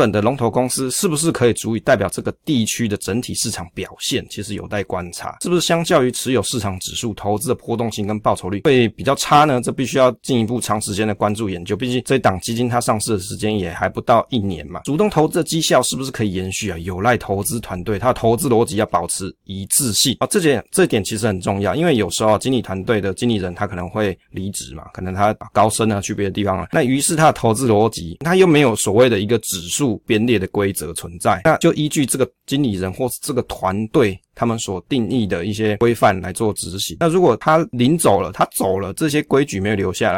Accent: Taiwan; 海外国家的一些政经情况，我们其实台湾人没有那么熟悉嘛。我们台湾人比较熟悉的是什么？

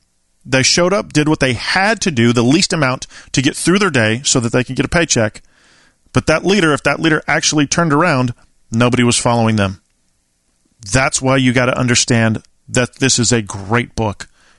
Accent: California, United States; And I am a 49er faithful. Have been forever. We're from California.

